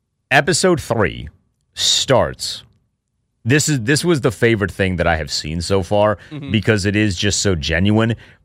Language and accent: English; United States; It was genuinely, as an American, the most hilarious thing that I have seen.